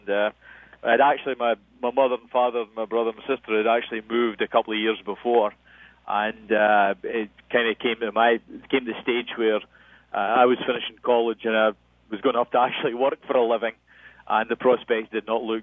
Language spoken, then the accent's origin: English; Dundee, Scotland, United Kingdom; now in Winnipeg, Canada; there was a number of people from actually quite close to where I grew up in Dundee that were playing for the team.